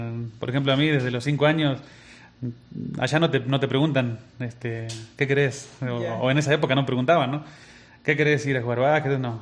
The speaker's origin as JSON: {"language": "Spanish", "town": "Villa Constitución", "region": "Santa Fe", "country": "Argentina", "said": "yo soy de Villa Constitución, que es una ciudad ahí como a media hora de Rosario."}